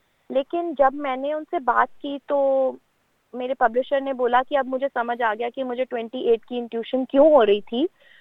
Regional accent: Chandigarh, India; moved away as an adult; now in Australia; देखिए मैं इंडिया में चंडीगढ़ से हूँ और मैं ऑस्ट्रेलिया आई थी अपनी शादी के बाद इस कंट्री में।

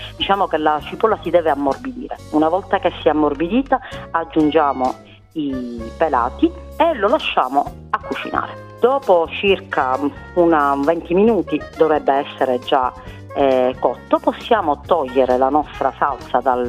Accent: Ragusa, Sicily, Italy; now in Melbourne, Australia; nella ricetta tradizionale noi usiamo il caciocavallo ragusano, che è un formaggio tipico delle nostre parti

